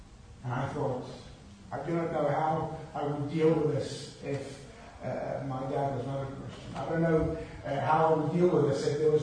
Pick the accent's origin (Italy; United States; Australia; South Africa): South Africa; Now, I come from South Africa